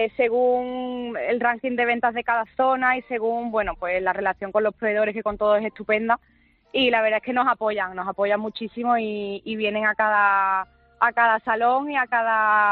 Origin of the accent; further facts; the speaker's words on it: Cazalla de la Sierra, Andalusia, Spain; Además, yo soy de Cazalla de la Sierra.